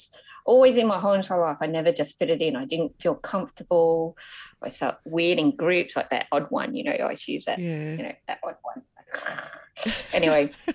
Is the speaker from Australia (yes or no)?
yes; Victoria, Australia; because I grew up in Australia, in Victoria